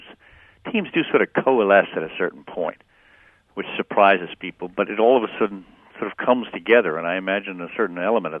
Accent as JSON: {"language": "English", "town": "Baltimore", "region": "Maryland", "country": "United States", "said": "I'm sure I'm from Baltimore, and a lot of Baltimoreans would claim that the Colts of Johnny Unitas could whip these guys"}